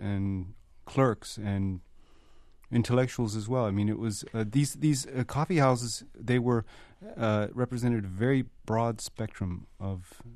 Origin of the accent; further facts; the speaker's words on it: South Carolina, United States; I speak English. You know, I'm actually from South Carolina